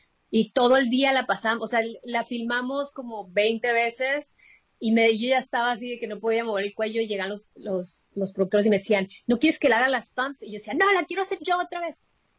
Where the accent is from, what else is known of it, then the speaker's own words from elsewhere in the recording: Mexico; me quieran otra vez y me acepten otra vez como ciudadana mexicana.